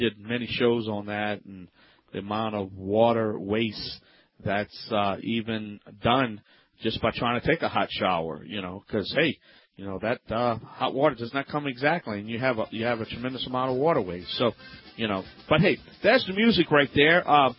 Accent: Louisiana, United States; from the Bayou Land.

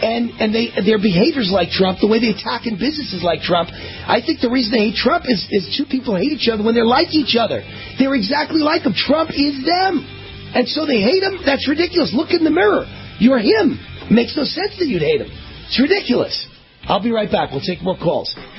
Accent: New York, United States; I always say, look, I'm Jewish and from New York.

